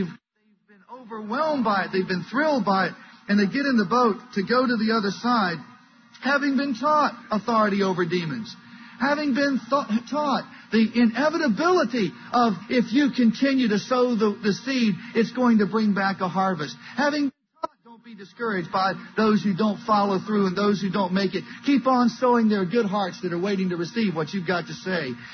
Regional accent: Virginia, United States; I grew up in Northern Virginia, and I'll tell you the thing that was interesting to me about living in Northern Virginia. I grew up there. I moved there when I was in fourth grade, and I stayed there through college.

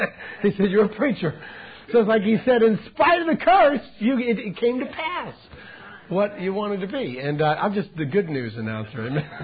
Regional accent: New Orleans, Louisiana, United States; I kept seeing this scene in my backyard when I grew up in New Orleans, Louisiana.

